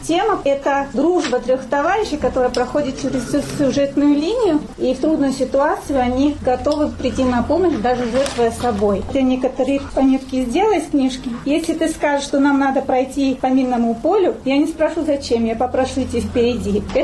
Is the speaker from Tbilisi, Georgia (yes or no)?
no; Sukhumi, Abkhazia, Georgia; Мы тоже коренные сухумчане